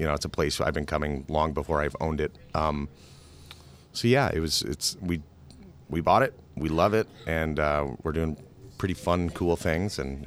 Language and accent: English; Sioux City, Iowa, United States; also born or lived in Denver, United States; Well, you know, I grew up in Sioux City. Born in Denver, Colorado, moved here when I was younger, when I was just a kid